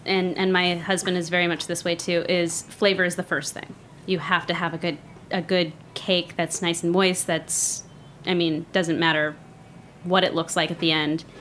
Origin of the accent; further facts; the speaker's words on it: Arcadia, California, United States; But I grew up in Arcadia, California.